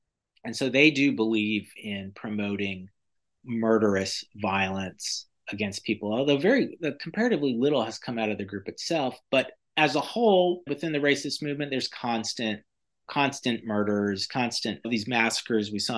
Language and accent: English; the South, United States; He was there when I was growing up in the South